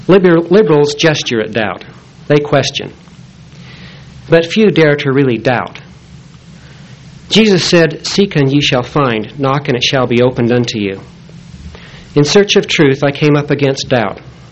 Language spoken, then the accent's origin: English; Utah, United States; And growing up in Utah, my friends and acquaintances were also Mormon.